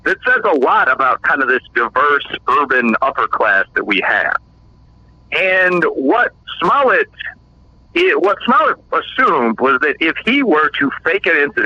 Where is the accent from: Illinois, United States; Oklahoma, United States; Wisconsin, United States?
Illinois, United States; Chicago; Obviously, now, Chicago is my hometown. It's a beautiful city, but it's one of the most corrupt cities in, at very least, the USA.